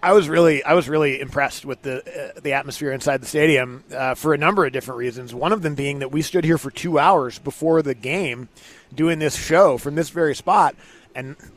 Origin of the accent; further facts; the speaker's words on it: Seattle, Washington, United States; growing up in Seattle, the Kingdome was an absolute dump.